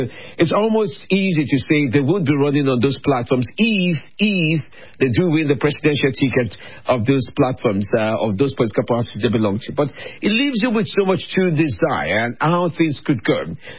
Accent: Nigeria; It's a welcome development as a Nigerian, and as the constitution allows any qualified Nigerian.

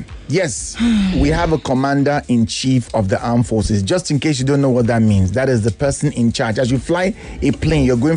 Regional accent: Casablanca, Casablanca-Settat, Morocco; I'm from Casablanca.

